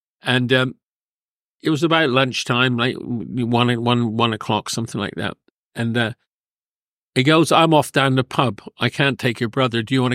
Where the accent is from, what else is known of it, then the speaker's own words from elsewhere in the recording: Dunkeswell, South West England, United Kingdom; I'm originally out of England, the south of England, a place called, nobody will ever hear of it, Dunkeswell, which is in the county of Devon.